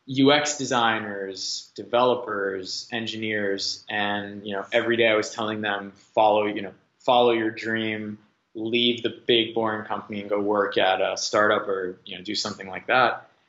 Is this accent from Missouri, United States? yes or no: no; New York City, New York, United States; also born or lived in Philadelphia; I'm from New York City.